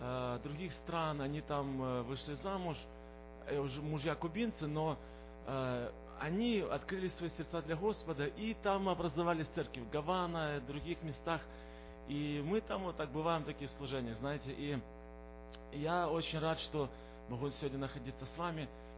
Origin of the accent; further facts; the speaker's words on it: Irpin, Kyiv Oblast, Ukraine; now in United States; И мы приехали из Украины, из Киевской области, город Ирпень, если кто-то знает, если в деталях, то это маленький город под Киевом. В Америке мы с 2004 года.